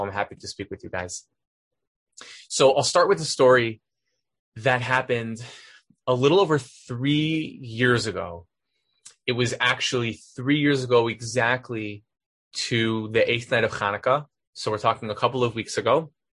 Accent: New Jersey, United States; also born or lived in Philadelphia; I grew up in New Jersey. I was born in Philadelphia. And I went to a conservative Schechter type school.

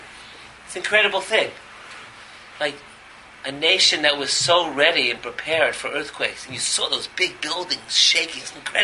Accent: East Coast, United States; But I was growing up on the East Coast.

